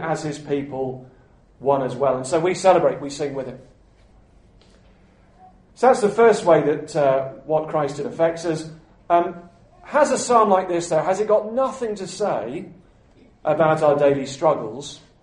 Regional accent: United Kingdom; I'm British, we won.

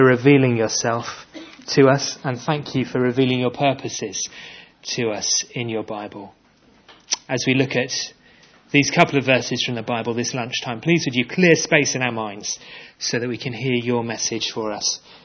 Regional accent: South West England, United Kingdom; So sometimes I tell people that I'm Cornish.

